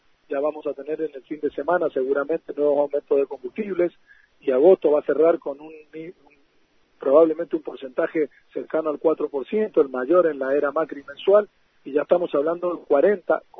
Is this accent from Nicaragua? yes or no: no; Argentina